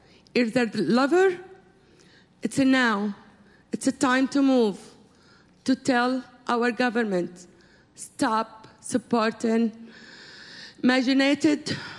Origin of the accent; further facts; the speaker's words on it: Syria; now in United States; I'm from Syria. I'm a Kurdish. And I'm American too. I came to this country.